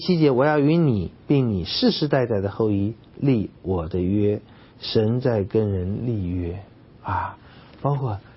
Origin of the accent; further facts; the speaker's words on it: China; 而古人认为子孙多儿孙满堂是一个祝福，像我们中国人一样